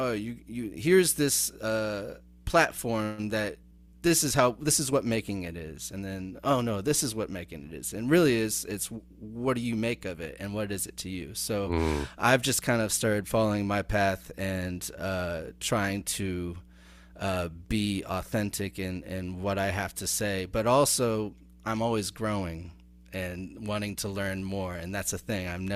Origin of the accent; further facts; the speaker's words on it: Ohio, United States; moved away; I came from Ohio, the Northlands of Ohio.